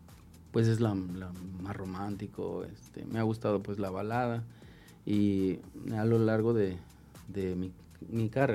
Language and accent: Spanish; Jojutla, Morelos, Mexico; soy oriundo de Jojutla, toda mi vida he vivido aquí, y pues soy abogado, terminé la licenciatura en Derecho aquí en Jojutla